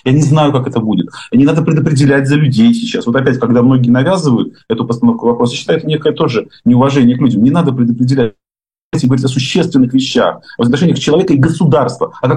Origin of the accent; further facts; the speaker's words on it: Saint Petersburg, Russia; А вот мы с тобой из Петербурга, я так считаю.